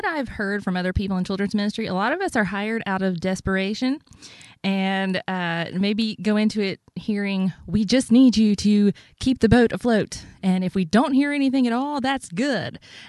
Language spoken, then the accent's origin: English; Tuscaloosa, Alabama, United States; now in Nashville, United States; Well, I'm from Tuscaloosa, Alabama. Got to throw that in with a big roll tide. I've lived in the Nashville area for about 9 years.